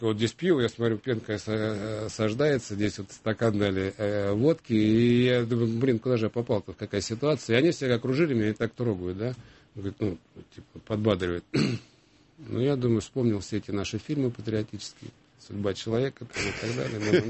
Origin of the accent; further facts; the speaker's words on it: Russia; Я горжусь тем, что я россиянин. До этого был советский гражданин. И никогда не... поменяю российский паспорт ни на какой другой.